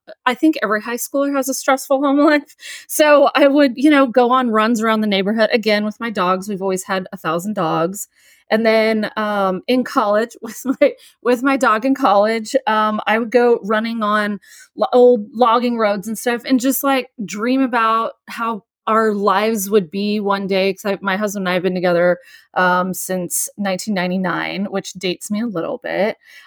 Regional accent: Oregon, United States; now in Austin, United States; So growing up as a kid, I grew up outside of Portland, Oregon. We live outside of Austin, Texas now, but I grew up kind of out in the sticks.

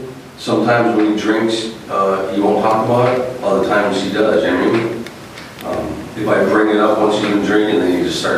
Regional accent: Massachusetts, United States; but I got East Coast on my back of my arm because I'm from Massachusetts.

